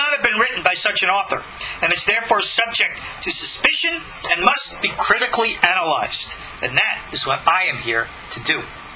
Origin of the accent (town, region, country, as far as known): Long Island, New York, United States; born or raised there